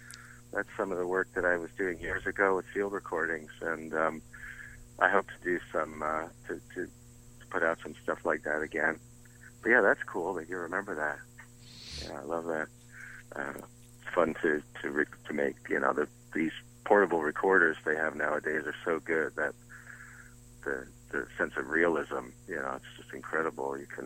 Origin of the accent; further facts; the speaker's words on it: New York City, New York, United States; now in Catskill, United States; No, I'm originally from New York City and Long Island. And I guess I've been living in the upstate area for almost 15 years now.